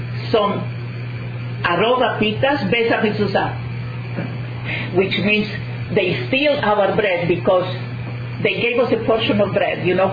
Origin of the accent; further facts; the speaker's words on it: Italy; where do you come from? We said, we are Italians.